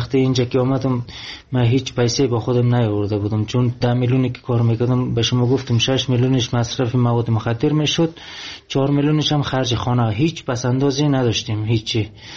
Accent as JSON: {"language": "Persian", "country": "Afghanistan", "also_born_or_lived": "Iran", "said": "من افغانی هستم"}